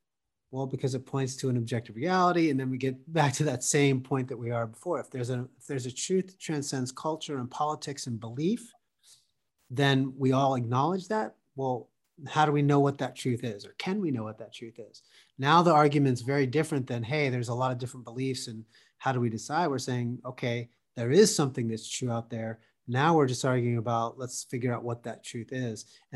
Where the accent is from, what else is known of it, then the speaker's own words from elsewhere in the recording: Pennsylvania, United States; Yeah, no, I grew up in Pennsylvania, is where I was born and raised. And I grew up in a Christian home.